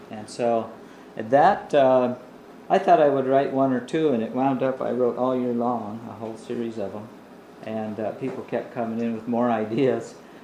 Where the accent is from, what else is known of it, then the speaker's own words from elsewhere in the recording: Iowa, United States; born there; I am not a Latino person. I was born in Iowa. My people are Irish and English.